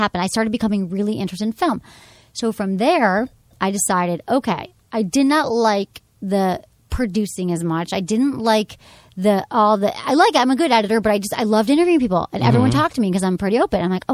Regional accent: Birmingham, Michigan, United States; I am from Michigan.

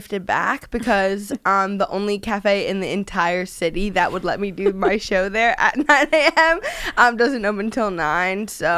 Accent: Long Island, New York, United States; also born or lived in Connecticut; Long Island.

